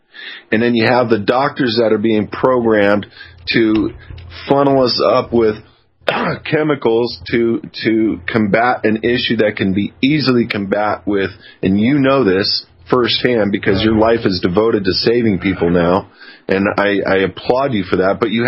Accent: Fullerton, California, United States; where I grew up in Fullerton, it literally, you know, the high school I went to was predominantly Caucasian and Hispanic children, and now it's completely flipped to an Asian culture.

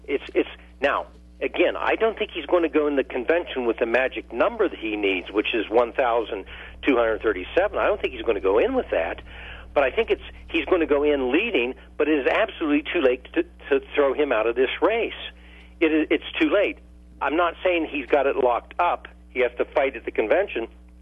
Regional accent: Ohio, United States; I'm from Appalachia, Ohio, okay?

